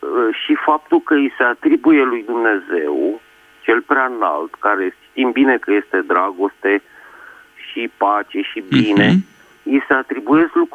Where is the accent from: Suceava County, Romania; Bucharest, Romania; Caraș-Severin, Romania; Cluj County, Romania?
Bucharest, Romania; din București.